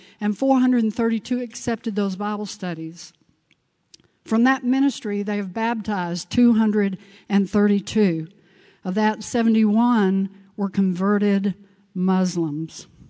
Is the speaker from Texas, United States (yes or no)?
yes; Texas, United States; I'm a Texan.